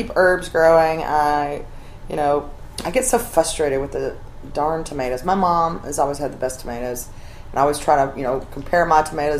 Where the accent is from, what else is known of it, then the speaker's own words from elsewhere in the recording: Alabama, United States; I grew up in Alabama.